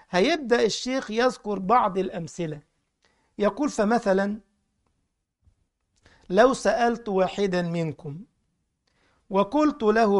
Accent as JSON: {"language": "Arabic", "country": "Egypt", "said": "احنا بنسميها الكفة عندنا في مصر"}